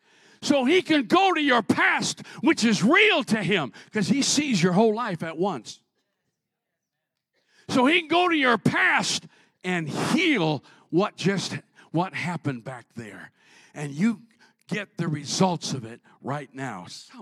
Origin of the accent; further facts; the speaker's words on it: Minnesota, United States; born there; No, I wasn't born here. I was born in Minnesota. And I spent years in the United States Navy.